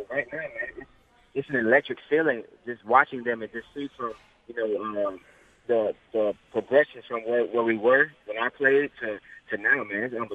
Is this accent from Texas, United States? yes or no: no; Florida, United States; You know, we're both from Florida.